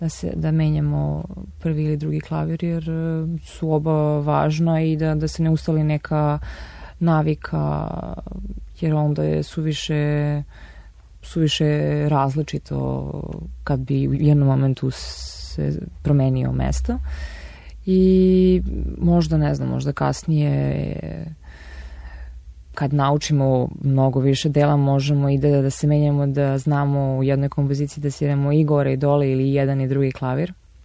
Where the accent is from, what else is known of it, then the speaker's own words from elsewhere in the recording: Belgrade, Serbia; moved away; jer je to Beograd mesto gde smo odrasli